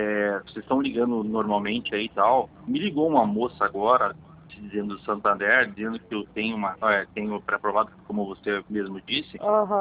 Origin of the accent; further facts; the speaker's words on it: Curitiba, Paraná, Brazil; Eu sou de Curitiba